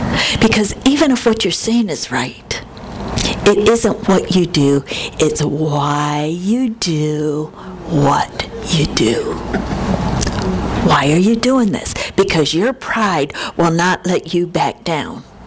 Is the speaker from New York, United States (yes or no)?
yes; Buffalo, New York, United States; I'm like, are you kidding me? I'm from Buffalo.